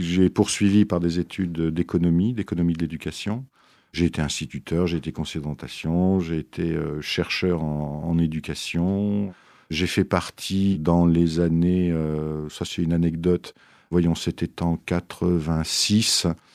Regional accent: Grand Est, France; born there; Je suis né en Lorraine. Je suis né en Lorraine.

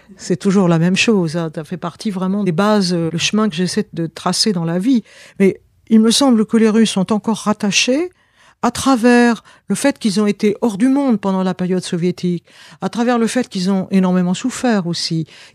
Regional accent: Pays de la Loire, France; Mais dans mon enfance, dans la campagne où j'étais près d'Angers, j'ai pu connaître des gens, des vignerons, des femmes âgées.

